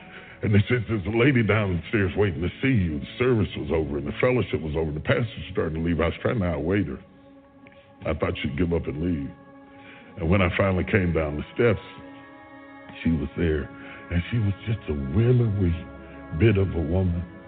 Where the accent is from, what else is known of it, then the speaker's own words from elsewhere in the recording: West Virginia, United States; I'm a country boy. I'm from West Virginia. I don't know nothing about this big time stuff.